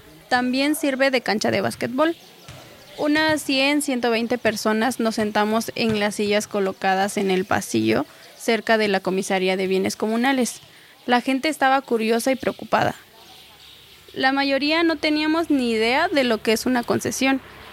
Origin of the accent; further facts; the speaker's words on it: Santa María Zapotitlán, Oaxaca, Mexico; soy de Santa María Zapotitlán, una comunidad Chontal. Tengo 21 años